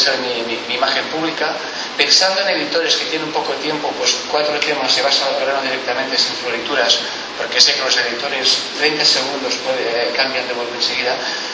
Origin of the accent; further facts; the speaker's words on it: Spain; Yo soy un fotografito español